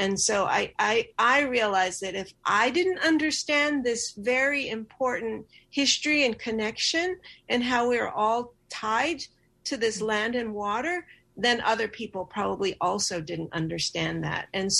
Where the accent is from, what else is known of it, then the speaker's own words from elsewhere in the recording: Los Angeles, California, United States; And so growing up in Los Angeles, you know, Tongva lands, Los Angeles, I was always very aware of water as being so precious.